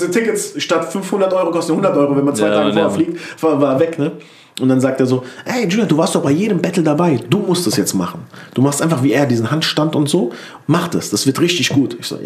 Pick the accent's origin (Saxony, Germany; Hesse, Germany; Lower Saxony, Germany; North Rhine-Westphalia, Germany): Hesse, Germany; Mainz-Kostheim; ich komme aus Mainz-Kostheim, aber ich sage mal Wiesbaden.